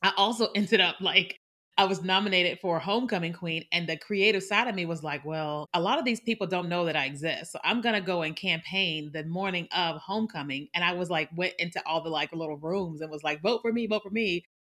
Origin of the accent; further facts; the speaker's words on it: Chicago, Illinois, United States; born there; So I was born in Chicago, Illinois, and I am the youngest of four girls.